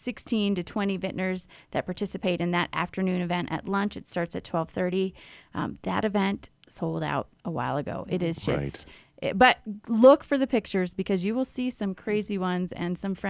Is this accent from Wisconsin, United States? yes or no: no; Philadelphia, Pennsylvania, United States; I'm also from Philadelphia, but we've had the family farmhouse since 1821, if you can believe that.